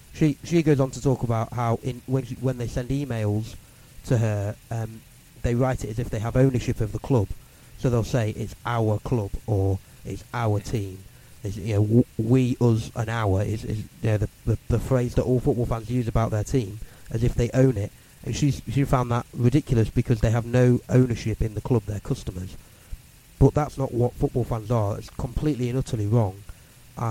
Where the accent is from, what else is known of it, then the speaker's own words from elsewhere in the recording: Sheffield, Yorkshire and the Humber, United Kingdom; I grew up in Sheffield